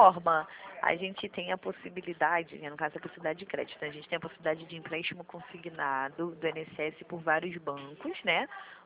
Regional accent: Rio de Janeiro, Brazil; Eu sou daqui do Rio de Janeiro, Vila Isabel.

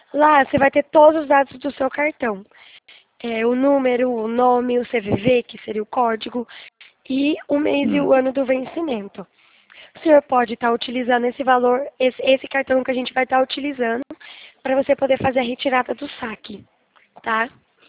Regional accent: São Paulo, Brazil; Não, eu sou de São Paulo

